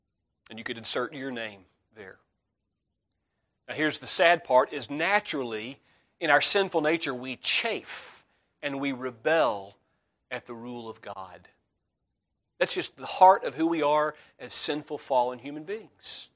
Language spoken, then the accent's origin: English; Memphis, Tennessee, United States; born there; Do you know that it was no accident that I was born on June 16th, 1983 in Memphis, Tennessee?